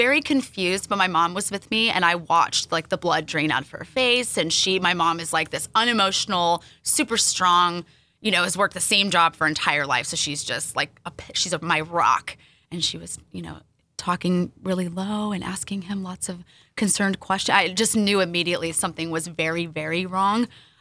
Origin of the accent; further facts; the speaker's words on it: Orange, California, United States; So grew up in Orange, California, two-parent home, sister, super committed to sports and just achieving academically.